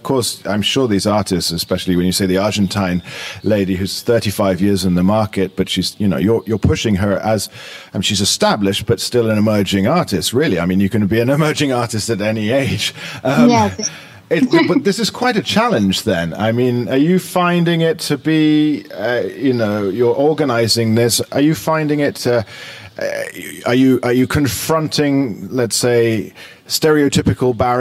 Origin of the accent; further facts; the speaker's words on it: London, United Kingdom; we've got our special guest this week on the line from London, so my hometown.